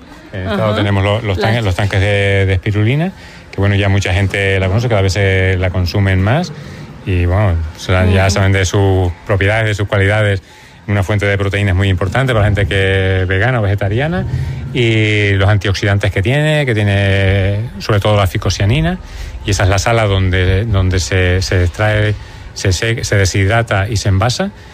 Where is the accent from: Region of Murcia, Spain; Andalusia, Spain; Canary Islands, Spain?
Canary Islands, Spain; El Hierro; Soy del Hierro